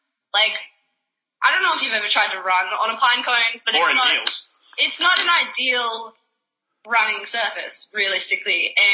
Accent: Victoria, Australia; So I grew up in Victoria.

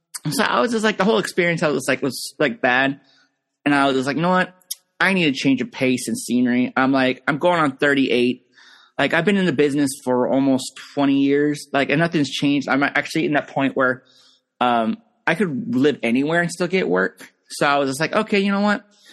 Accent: Pennsylvania, United States; Like, yeah, I'm from Pennsylvania.

